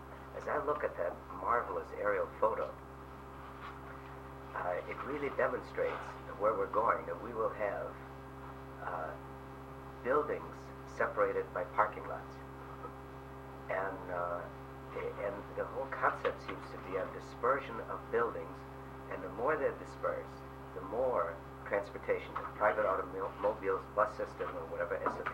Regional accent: Fairbanks, Alaska, United States; I was raised on the University of Alaska campus, went to Harvard.

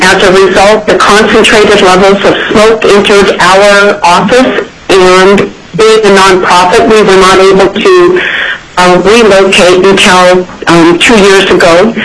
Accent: Nikiski, Alaska, United States; I am from Nikiski, Alaska.

